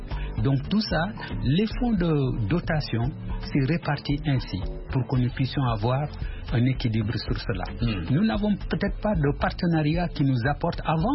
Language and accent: French; Golmy, Tambacounda, Senegal; aujourd'hui, ouais, j'ai quitté Golmi